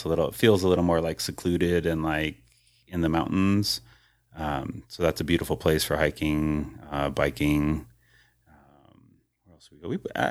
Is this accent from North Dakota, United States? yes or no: no; California, United States; Like I'm from California and I know those are two huge issues and they did like significant improvements in both of them.